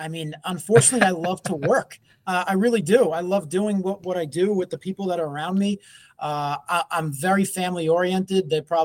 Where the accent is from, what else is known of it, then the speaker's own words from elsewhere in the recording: New York City, New York, United States; now in Long Island, United States; Long Island, New York is home now. I was actually born and raised in the forgotten borough of New York City